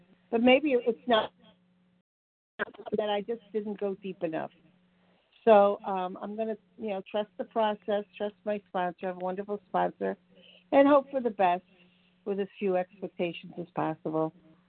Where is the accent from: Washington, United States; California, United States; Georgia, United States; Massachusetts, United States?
Georgia, United States; I'm from Georgia.